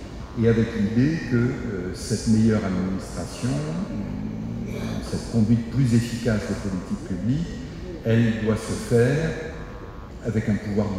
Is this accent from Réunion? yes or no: yes; Réunion; je suis réunionnais d'origine, très attaché à mon île